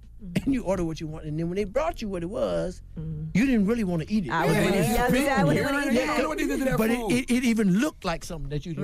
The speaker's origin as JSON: {"language": "English", "town": "Detroit", "region": "Michigan", "country": "United States", "tie": "born or raised there", "said": "because I grew up in the hood in Detroit, and some of my partners were gangsters."}